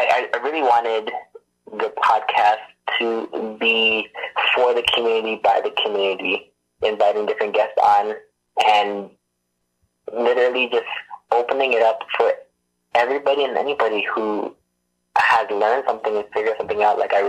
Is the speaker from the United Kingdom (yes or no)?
no; Hamilton, Ontario, Canada; Yes, born and raised in the Hammer.